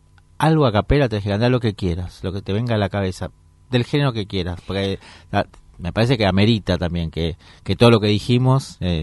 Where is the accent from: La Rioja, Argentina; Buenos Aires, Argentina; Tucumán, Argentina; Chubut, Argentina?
Buenos Aires, Argentina; Soy porteña como el tango